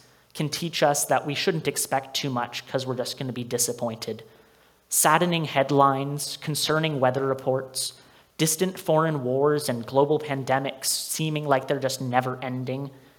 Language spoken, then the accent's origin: English; Nanaimo, British Columbia, Canada; It has been fantastic to be on the island because it's actually my home. I'm from Nanaimo, so getting to be home and getting to intern here has been an absolute blast.